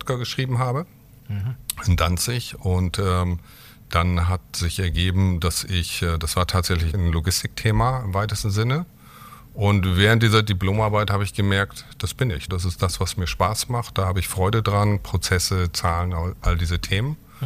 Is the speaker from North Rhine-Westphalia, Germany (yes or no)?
no; Bremen, Germany; now in Hamburg, Germany; Ich bin Bremer, wohne zurzeit in Hamburg.